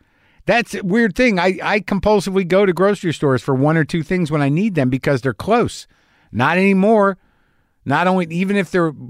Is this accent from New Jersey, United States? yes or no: yes; New Jersey, United States; also born or lived in New York; I'm of Irish heritage, originally from North Jersey / New York.